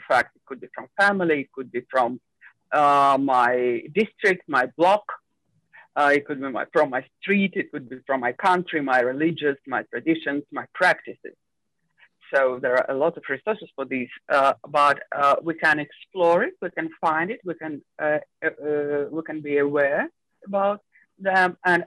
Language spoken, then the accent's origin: English; Moscow, Russia; English is a second language; also born or lived in Soviet Union; And I was born and I live in Moscow. Again, it's very multicultural place. And also I'm Jewish. I'm not Orthodox and I'm not, I don't follow, I don't practice.